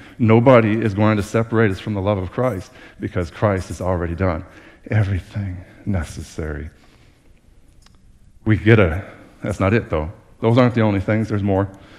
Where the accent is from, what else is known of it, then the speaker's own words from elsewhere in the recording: United States; as an American, I too like options, right?